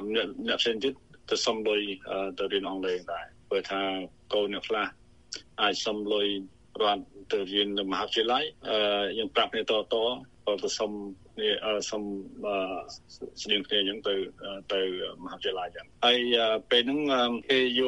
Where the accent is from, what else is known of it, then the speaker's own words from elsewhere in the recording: Kampong Preah, Battambang, Cambodia; បាទខ្ញុំគឺអ្នកស្រុកបាត់ដំបងគេទៅភូមិកំណើតរបស់ខ្ញុំគឺភូមិកំពង់ព្រះខេត្តបាត់ដំបង